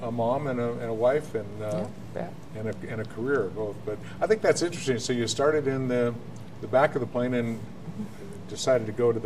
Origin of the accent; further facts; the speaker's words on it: Orlando, Florida, United States; from Orlando